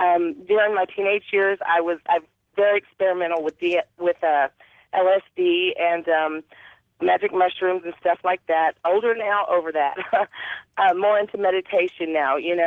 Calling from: Arkansas, United States; I'm calling from Arkansas.

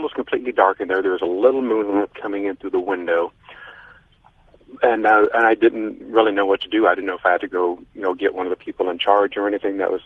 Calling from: Las Vegas, Nevada, United States; from Las Vegas.

